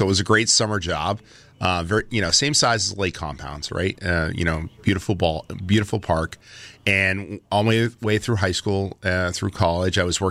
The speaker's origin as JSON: {"language": "English", "region": "New Hampshire", "country": "United States", "tie": "born or raised there", "said": "I grew up in New Hampshire."}